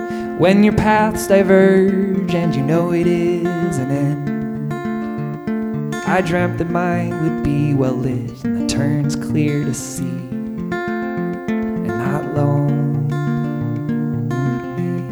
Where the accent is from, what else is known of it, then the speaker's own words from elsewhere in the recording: Portland, Maine, United States; And I'm from Portland, Maine, and I was recently at this coffee shop.